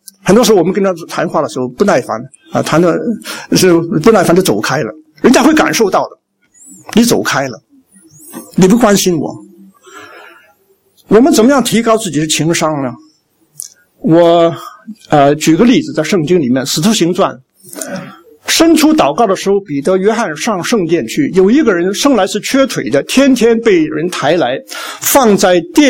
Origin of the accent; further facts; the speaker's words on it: Hong Kong; also born or lived in Germany; 我是香港来的，我的英语的优势比他们好，所以我就唯一的一个会讲英语的。